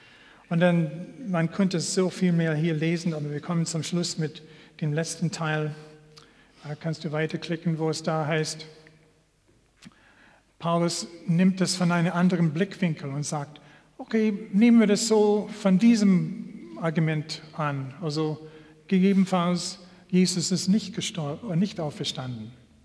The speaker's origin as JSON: {"language": "German", "country": "Canada", "second_language": "German", "said": "Ich bin Kanadier und ich denke, ich verstehe diese deutsche Formulierung."}